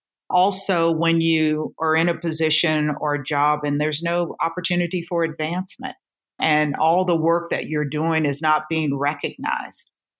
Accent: Texas, United States; I love being a Texan.

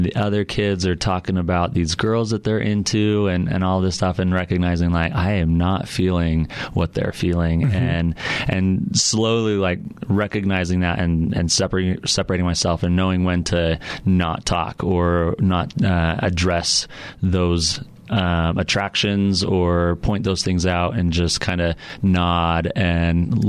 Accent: North Salt Lake, Utah, United States; now in Salt Lake City, United States; Yeah, so born and raised in South Davis County, so went to Woods Cross High School. I'm a Wildcat, and just lived just in North Salt Lake. Moved to Salt Lake City a couple years ago, just lived downtown.

